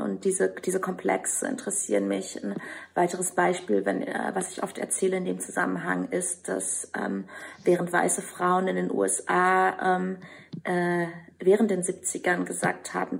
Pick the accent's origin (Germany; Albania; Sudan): Albania; German is a second language; in meinem Heimatland Albanien entstanden ist